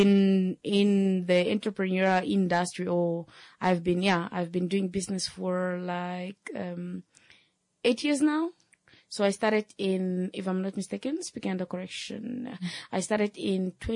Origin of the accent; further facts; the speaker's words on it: Okahao, Omusati, Namibia; now in Omakange, Namibia; I grew up in Bokahao. Mm-hmm. However, I have relocated now to Omakange. That is now my new home.